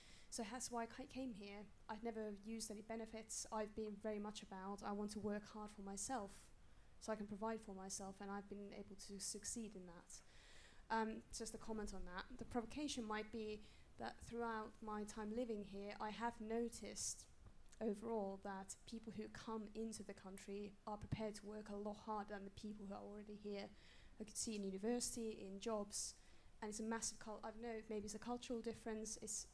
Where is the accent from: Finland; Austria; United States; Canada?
Finland; also born or lived in Wales; I'm originally from Finland, lived in Wales for 14 years. Not an economic migrant